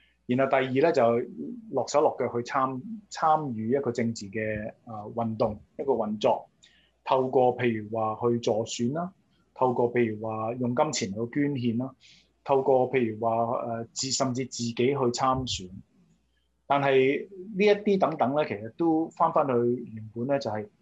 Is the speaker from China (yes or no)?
no; Canada; 就是香港700萬人都是好像我們加拿大人那樣